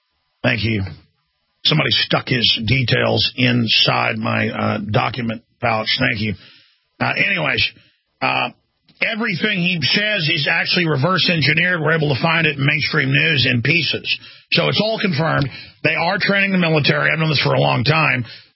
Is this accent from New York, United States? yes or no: no; San Francisco, California, United States; Well, I'm from San Francisco.